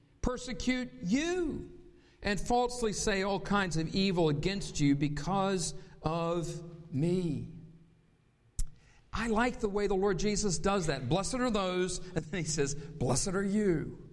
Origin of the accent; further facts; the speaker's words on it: North Carolina, United States; accent: Southern; I grew up in North Carolina, so I'm a Southerner, even though I've lost most of my Southern accent.